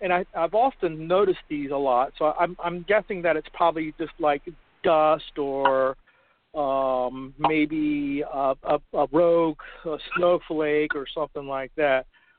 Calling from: Palmer, Alaska, United States; I'm calling from Palmer, Alaska.

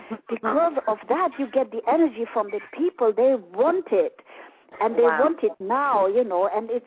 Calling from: Germany; sometimes it's more difficult to call in from the States than it is to call from abroad, like I am calling from Germany.

